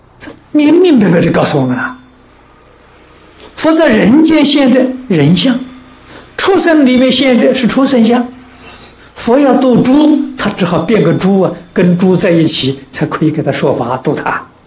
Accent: China; 所以我们中国人塑佛像，塑中国人的面孔，正确的。

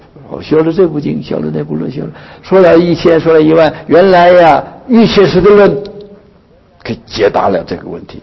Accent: China; 但是我们中国人呢、啊，我们汉人呢，就是非常遗憾的、啊，太多了，一百卷太多了

